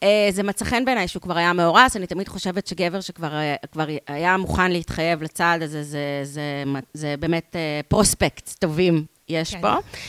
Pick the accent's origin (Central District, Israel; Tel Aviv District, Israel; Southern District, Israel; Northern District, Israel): Tel Aviv District, Israel; Tel Aviv; מי שגדל כמוני בתל אביב, בוודאי יודע מה זה אנשים שגדלו במרכז תל אביב. אנחנו גדלנו בצפון תל אביב.